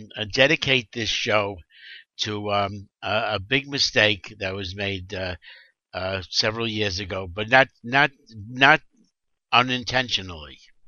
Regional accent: Brooklyn, New York, United States; Brooklyn, New York, my hometown.

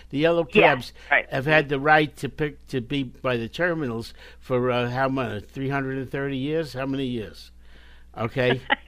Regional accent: United States; I'm floating around somewhere in the United States. Okay? I am an American.

